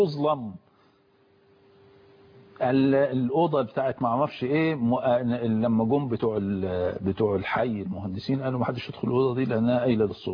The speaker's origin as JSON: {"language": "Arabic", "country": "Egypt", "said": "عندنا في مصر"}